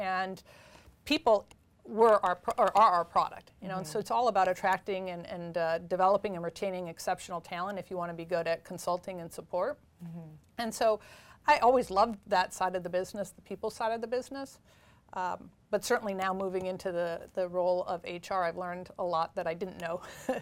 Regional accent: Brookfield, Wisconsin, United States; Well, I grew up in Brookfield, Wisconsin.

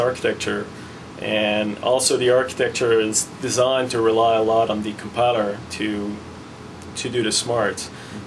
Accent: Quebec, Canada; moved away as an adult; I was in college and I'm from Quebec. I'm French Canadian.

